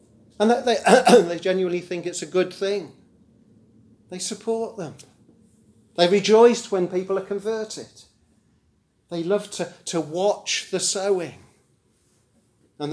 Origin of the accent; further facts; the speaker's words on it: Rugby, West Midlands, United Kingdom; I mentioned that I grew up in Rugby in the church there